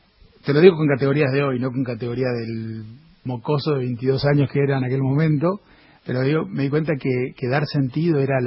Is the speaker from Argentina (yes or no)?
yes; Posadas, Misiones, Argentina; born there; moved away as an adult; now in Buenos Aires, Argentina; Yo nací en Misiones, en Posadas.